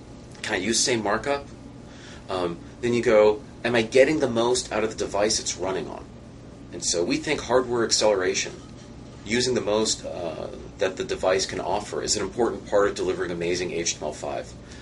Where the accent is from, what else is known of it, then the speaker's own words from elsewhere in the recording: New York, United States; I grew up in New York. And it's great, because when you say New York, well, do you mean New York City?